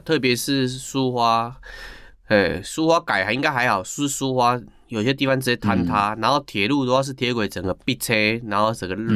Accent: Eastern Taiwan, Taiwan; 像我这次本来是明天要回乡嘛，可能就回不去了，因为我故乡在东部啊。

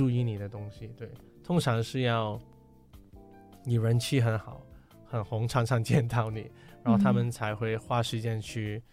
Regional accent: Hong Kong; 但是我说我是从香港来的 AP，

